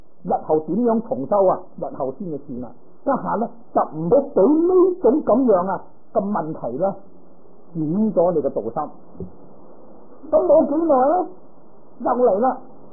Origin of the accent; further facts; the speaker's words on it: Guangdong, China; 我哋广东人话油渣鬼。